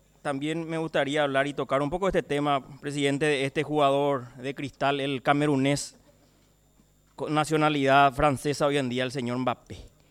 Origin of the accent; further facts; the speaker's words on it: Paraguay; ¿Qué perení somos nosotros los paraguayos?